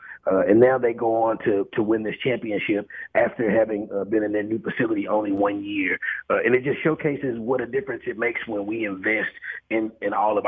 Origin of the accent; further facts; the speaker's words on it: Dallas, Texas, United States; I've been a Cowboys fan. I'm diehard. I'm from Dallas.